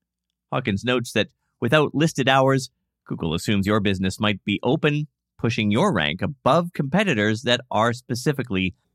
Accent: Nanaimo, British Columbia, Canada; I started doing stuff about Nanaimo, my hometown, and I accidentally invited a couple of thousand Americans to come up.

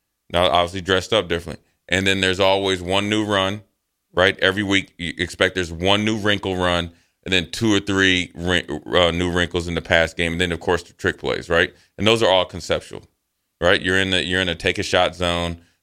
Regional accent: Frederick, Maryland, United States; one of my fondest memories growing up in Frederick, Maryland, was when at that time they were called the Redskins.

